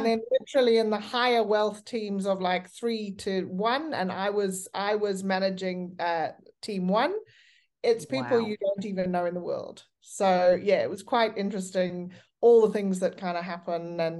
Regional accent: Zimbabwe; also born or lived in South Africa / London; now in Australia; we're both from Zimbabwe, and pretty much went from Zimbabwe to South Africa, did a stint in the Channel Islands in Guernsey in banking, which was very eye-opening. then moved on to London. We were in London for 8 years.

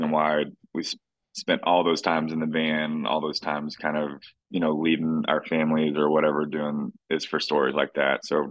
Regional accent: Cookeville, Tennessee, United States; So I grew up in Cookeville, Tennessee. Shout out to the 931 out there. Okay. It's like middle Tennessee. It's like an hour east of Nashville.

